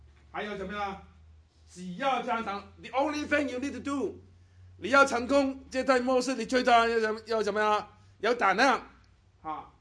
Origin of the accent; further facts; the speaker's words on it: Guangdong, China; 我广东人讲一句，我们广东人有对于打麻将，我们中国人很喜欢打麻将的